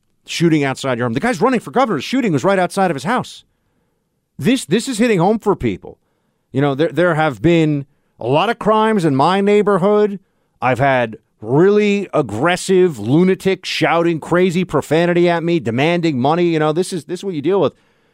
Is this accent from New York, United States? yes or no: yes; New York, United States; he is a congressman from Long Island here in New York, my home state